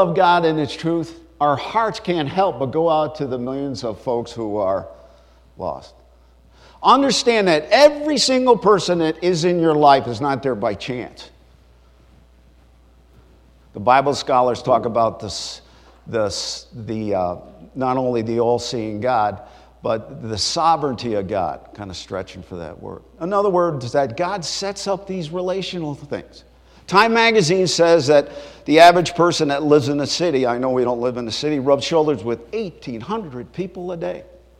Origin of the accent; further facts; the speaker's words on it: Bronx, New York, United States; born there; I was born in the South Bronx. Most people don't get out of there alive.